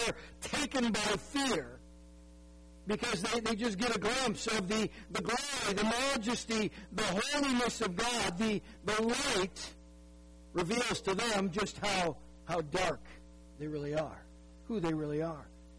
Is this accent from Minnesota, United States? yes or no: yes; Minnesota, United States; My wife and I grew up in Minnesota, and there's two things about winter in Minnesota.